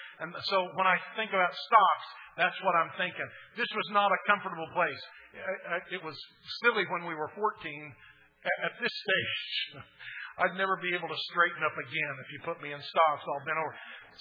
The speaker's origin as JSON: {"language": "English", "town": "Muskogee", "region": "Oklahoma", "country": "United States", "tie": "born or raised there", "said": "I grew up in Muskogee, just over the river, over the bridge there to Fort Gibson. And if you're a true Okie, you've been to Fort Gibson."}